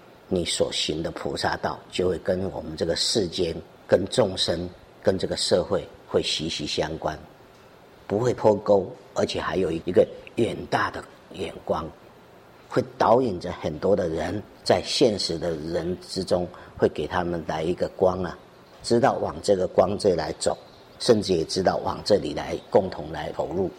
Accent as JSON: {"language": "Chinese", "country": "Taiwan", "said": "那在当时我们台湾人对佛法，尤其大学生都没有佛学的认知的时候"}